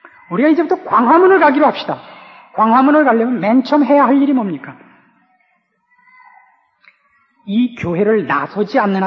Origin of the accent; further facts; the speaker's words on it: South Korea; 제가 뭐 한국인이, 뭐 한국민족이니 한국교회니 이렇게 얘기를 하는 것은 제가 전 세계를 다 잘 알아서 이렇게 얘기를 하는 게 아니라 아는 게 우리나라밖에 없어서 그냥 한국이라 그러는 겁니다.